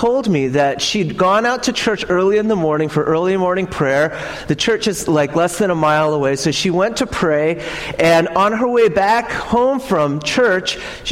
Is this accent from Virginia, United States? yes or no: no; New York City, New York, United States; Growing up in New York City, there's tons of homeless people, and so my mom just couldn't say no.